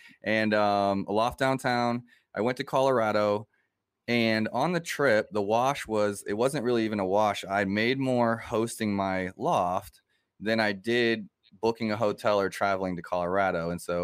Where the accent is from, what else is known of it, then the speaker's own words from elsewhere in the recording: Moscow, Russia; also born or lived in Africa / Montreal, Canada; So, like a lot of my listeners know, I grew up traveling abroad. I grew up in Africa, Moscow, born in Montreal. As a kid, was just traveling a lot.